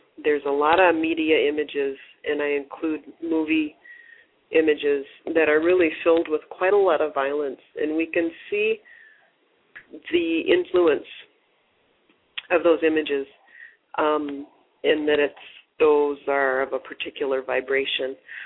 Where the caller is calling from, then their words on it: Denver, Colorado, United States; I'm talking from Denver, Colorado